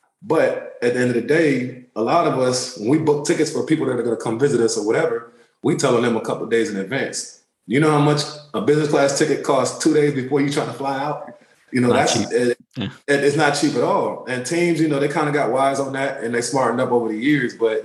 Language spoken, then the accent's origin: English; Washington, District of Columbia, United States; also born or lived in Turkey / Germany; But my dad, you know, he was military. My family was military. So we traveled a lot prior to us finally being stationed in D.C. I moved to D.C. when I was like 7 years old, 8 years old.